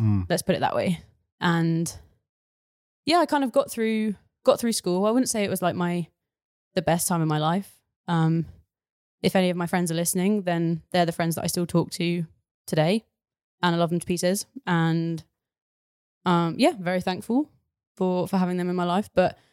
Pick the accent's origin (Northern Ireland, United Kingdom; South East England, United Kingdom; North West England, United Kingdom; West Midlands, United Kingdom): South East England, United Kingdom; So I am originally from Sussex, a small town in Sussex. And I have lived in the same house. My parents have never moved. I lived in the same house my entire life until I went to university.